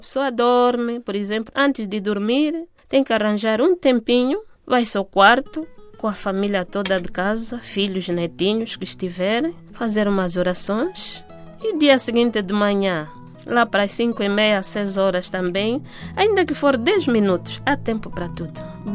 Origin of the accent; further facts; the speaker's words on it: Lubango, Huíla, Angola; Sou de Lubango e coordeno os 6 grupos.